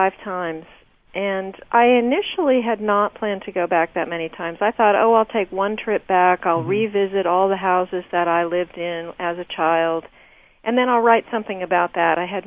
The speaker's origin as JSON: {"language": "English", "town": "Wichita", "region": "Kansas", "country": "United States", "tie": "born or raised there", "said": "I learned, because I did most of my growing up in Wichita, I spent a lot of time doing research on the Pawnee Indians"}